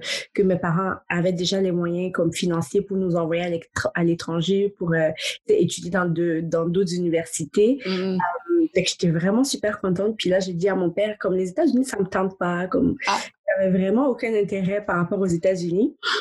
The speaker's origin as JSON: {"language": "French", "country": "Burkina Faso", "tie": "born or raised there", "moved": "as an adult", "lives_now": "Canada", "said": "Fait que je suis originaire du Burkina Faso, qui est un petit pays en Afrique de l'Ouest. Alors, fait que j'ai vraiment grandi, je suis née là-bas, j'ai grandi là-bas jusqu'à mes 18 ans"}